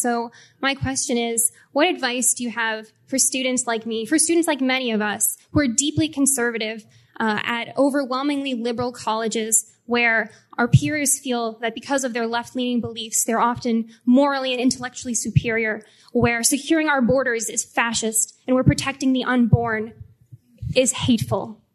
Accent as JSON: {"language": "English", "country": "United States", "tie": "born there", "said": "I feel so blessed to have been born in this country."}